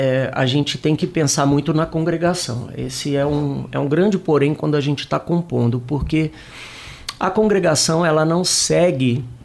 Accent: Minas Gerais, Brazil; eu sou o café, porque eu sou mineiro

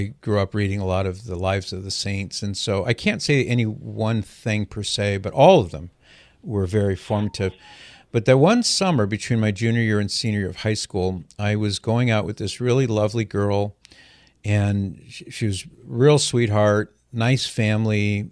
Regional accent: Mission Viejo, California, United States; I was born in 1960, and I grew up in Mission Viejo.

